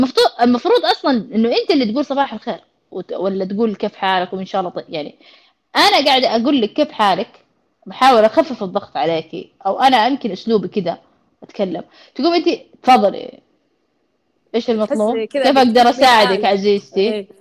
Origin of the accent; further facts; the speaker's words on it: Saudi Arabia; المشكله الاولى عندنا في السعوديه بصراحه